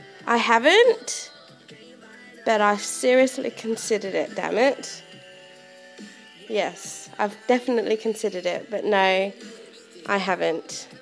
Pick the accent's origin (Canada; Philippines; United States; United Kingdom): United Kingdom; England; Being English, I would obviously use the U in flavour and savour and neighbour.